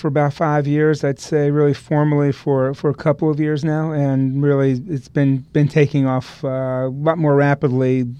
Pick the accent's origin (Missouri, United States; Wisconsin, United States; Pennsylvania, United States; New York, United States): New York, United States; Staten Island; now in Maplewood, United States; So, I'm here in Maplewood for 20 years now. I grew up in Staten Island.